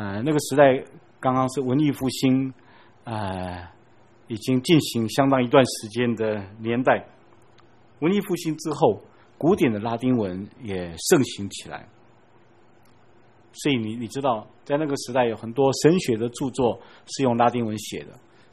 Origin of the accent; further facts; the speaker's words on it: Taiwan; 可能我们台湾也是这样